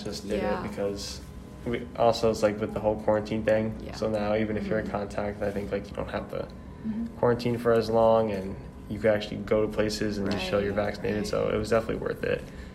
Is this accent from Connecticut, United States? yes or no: yes; Connecticut, United States; Connecticut